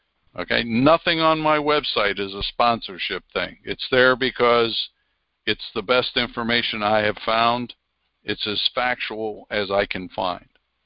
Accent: Pennsylvania, United States; because that's my home state, Pennsylvania's Constitution

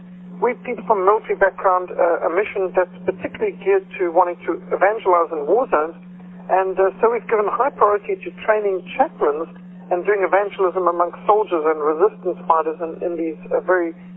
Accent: Zimbabwe; also born or lived in South Africa; I was born and brought up in Africa. I am an African, born in South Africa, raised in Rhodesia, what is today communist Zimbabwe.

